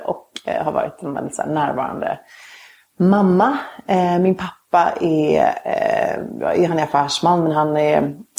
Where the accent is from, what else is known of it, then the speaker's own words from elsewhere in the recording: Stockholm, Stockholm County, Sweden; also born or lived in Luleå / Gävle; Sen så flyttade vi till Gävle när jag var 2 och så bodde vi där och så flyttade vi till Stockholm när jag var 11.